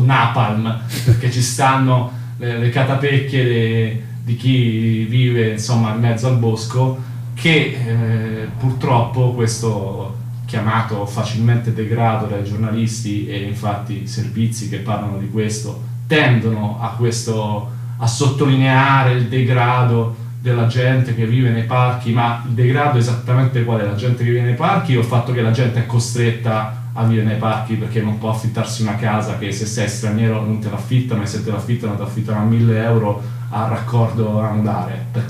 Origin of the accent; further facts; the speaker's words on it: Marche, Italy; come sono cresciuto io nelle Marche, il pellegrino non è per niente un complimento, no? Nel senso, già marchigiani siamo abbastanza tirchi